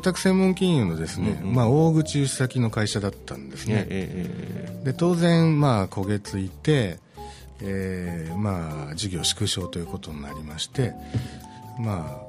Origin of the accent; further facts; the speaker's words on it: Tokyo, Japan; やっぱり東京ですよね。